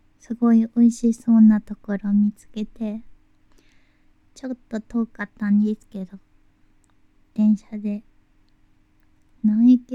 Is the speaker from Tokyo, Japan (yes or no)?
yes; Tokyo, Japan; 東京都出身です。